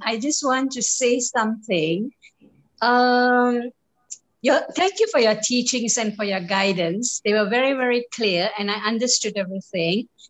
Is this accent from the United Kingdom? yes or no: no; Malaysia; I'm from Malaysia.